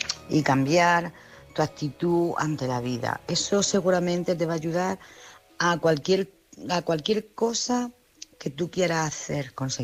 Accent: Jaén, Andalusia, Spain; soy de Jaén.

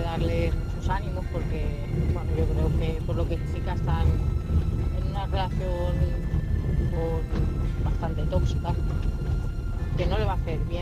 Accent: Tarragona, Catalonia, Spain; de Tarragona.

